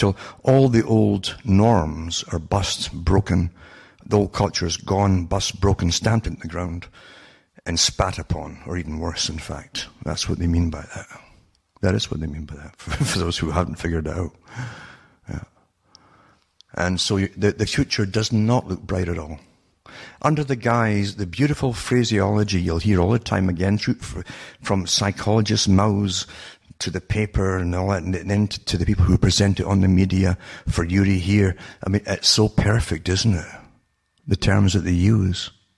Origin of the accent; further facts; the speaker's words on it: United Kingdom; I knew it in Britain, growing up in Britain.